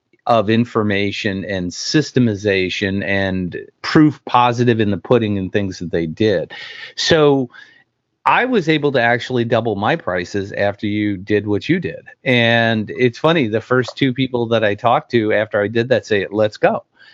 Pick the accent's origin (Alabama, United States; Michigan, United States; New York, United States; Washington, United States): New York, United States; I was born and raised in New York, and I was raised so New York Catholic that my mother was a travel agent for guilt trips